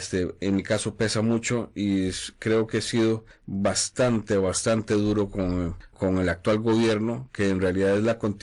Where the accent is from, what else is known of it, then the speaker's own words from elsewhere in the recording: Costa Rica; Y para mí, como costarricense, soy demócrata, creo mucho en la democracia